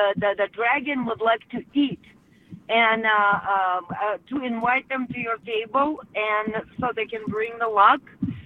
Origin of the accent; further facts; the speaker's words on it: Russia; I'm originally from Russia, and Russia and China have a border, and the culture mixed a lot.